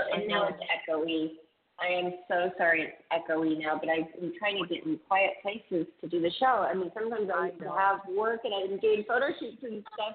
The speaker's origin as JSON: {"language": "English", "town": "Boston", "region": "Massachusetts", "country": "United States", "lives_now": "Tampa, United States", "said": "Yes, I'm from Boston."}